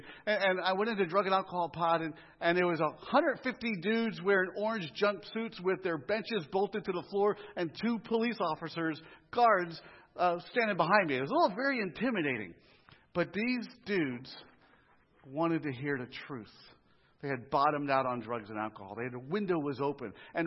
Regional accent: Philadelphia, Pennsylvania, United States; driving like I'm from Philadelphia, which I am, and I'm driving in the Midwest, which they're not

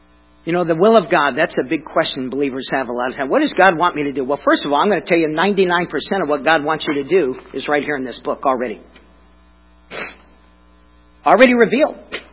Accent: Key West, Florida, United States; As a young boy growing up in Key West, Florida, I would sit outside, look at the clouds.

